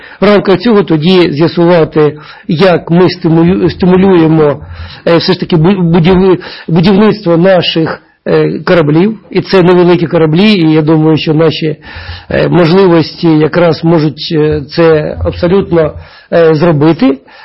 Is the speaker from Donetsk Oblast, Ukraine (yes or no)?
yes; Mariupol, Donetsk Oblast, Ukraine; Я пам'ятаю, в моєму рідному Маріуполі